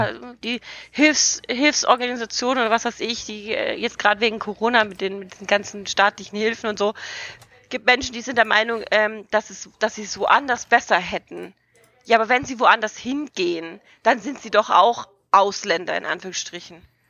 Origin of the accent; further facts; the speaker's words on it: Stuttgart, Baden-Württemberg, Germany; born there; Bitte, ich bin auch in Stuttgart geboren.